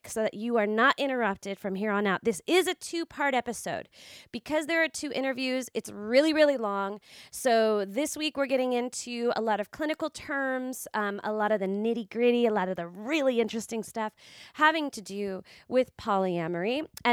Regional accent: California, United States; also born or lived in Boston; because I'm from the Bay Area and I lived here for 7 years. So this is like my other home.

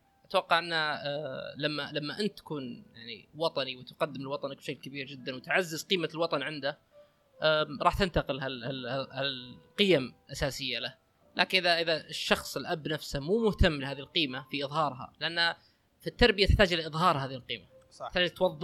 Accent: Abha, Asir, Saudi Arabia; لما اقول اني انا شخص من اهل ابها واحب مثلا ابها واعشقها

